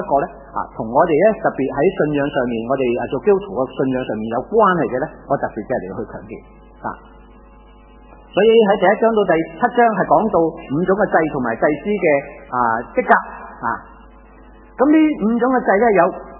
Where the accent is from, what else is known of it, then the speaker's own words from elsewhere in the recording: China; 你发觉咧，我哋中国人做生意好叻噶吓